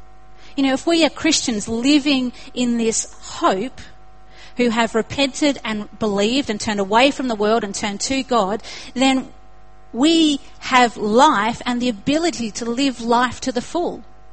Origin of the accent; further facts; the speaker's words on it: Australia; also born or lived in United Kingdom; Everyone tried to copy my accent and ended up sounding like a New Zealander instead of an Australian.